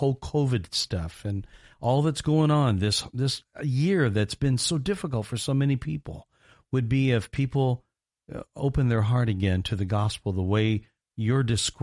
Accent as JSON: {"language": "English", "town": "Evansville", "region": "Indiana", "country": "United States", "tie": "born or raised there", "said": "Barry's actually from my hometown of Evansville, Indiana."}